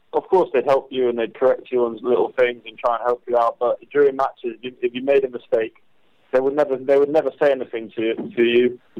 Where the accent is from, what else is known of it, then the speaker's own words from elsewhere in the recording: England, United Kingdom; I'm English, so I've got the natural English attitude